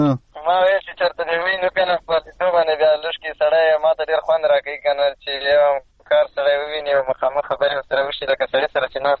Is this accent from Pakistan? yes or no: yes; Tank, Khyber Pakhtunkhwa, Pakistan; زه خواصل کې د ټانک ایجنسی یم